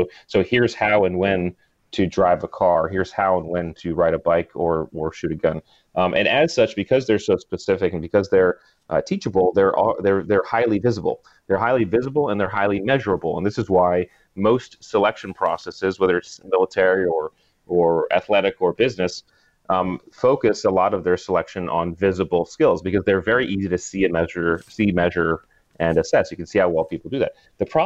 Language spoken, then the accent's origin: English; New England, United States; Well, I grew up in New England, joined the Navy in mid-90s, went to the SEAL teams, and spent a career with the Navy SEALs.